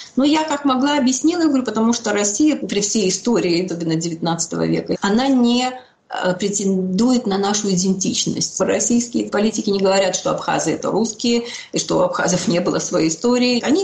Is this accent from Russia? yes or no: no; Georgia; Russian is a second language; но мы, грузин, тоже приглашали